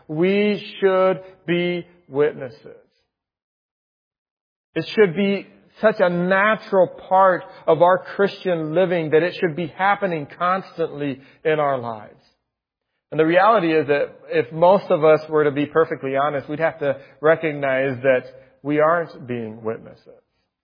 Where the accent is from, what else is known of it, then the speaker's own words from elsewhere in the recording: Spain; When I was growing up in Spain